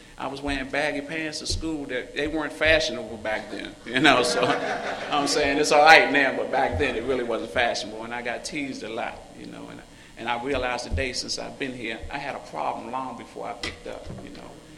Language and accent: English; Washington, District of Columbia, United States; You know, I'm the youngest of 12 kids. I grew up in Southeast D.C.